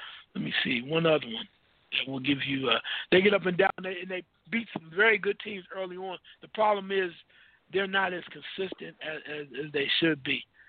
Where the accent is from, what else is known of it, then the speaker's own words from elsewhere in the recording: Dayton, Ohio, United States; And maybe I'm saying this with a bias because I was born and raised in Dayton.